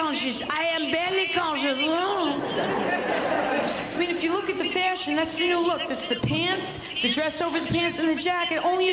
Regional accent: Cleveland, Ohio, United States; I'm not even from here. I'm visiting from Cleveland.

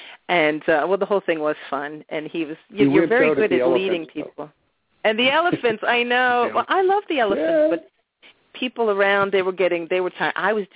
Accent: Scotland, United Kingdom; Well, I'm Scottish too, so that must be why I'm comfortable with you.

